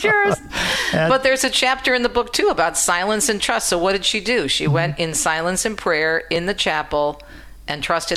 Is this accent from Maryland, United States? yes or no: no; Michigan, United States; In my home state of Michigan, unfortunately, it's not really a surprise, is the worst.